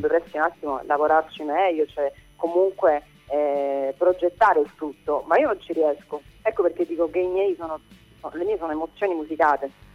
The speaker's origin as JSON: {"language": "Italian", "town": "Reggio Calabria", "region": "Calabria", "country": "Italy", "said": "Sì, io sono di Reggio Calabria."}